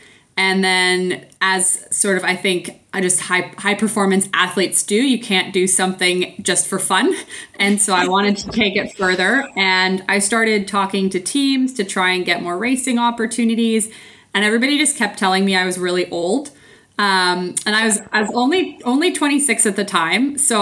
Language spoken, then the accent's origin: English; Vancouver, British Columbia, Canada; I am from Vancouver, Canada